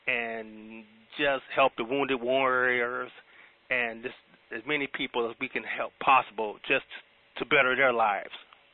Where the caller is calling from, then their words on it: Florida, United States; From Florida.